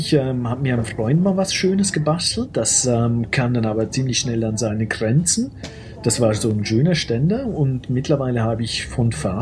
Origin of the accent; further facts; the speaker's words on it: Switzerland; Wir sind Schweizer, wir lieben Gold.